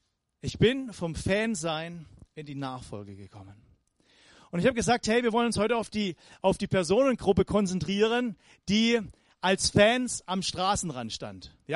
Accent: Weinstadt, Baden-Württemberg, Germany; Ja, und ich komme aus Weinstadt. Das ist 15 Kilometer östlich von hier. Ja, das ist mein Herkunft.

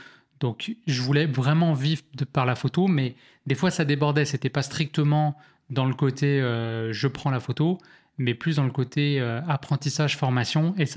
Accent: France; je comprends qu'il comprend pas que je suis, que je suis français

